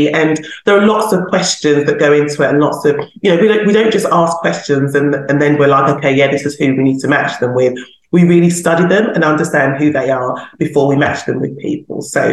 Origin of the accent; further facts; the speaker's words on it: London, United Kingdom; And then Paul and Mel are looking at me as a Londoner, like, what is that?